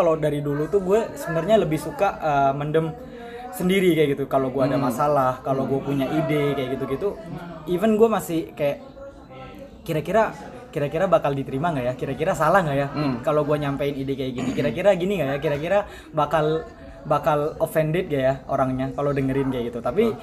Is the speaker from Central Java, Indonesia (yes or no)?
no; East Java, Indonesia; emang gue sendiri asalnya dari Jawa Timur kan, dan keluarga gue juga keluarga yang cukup konservatif kayak gitu.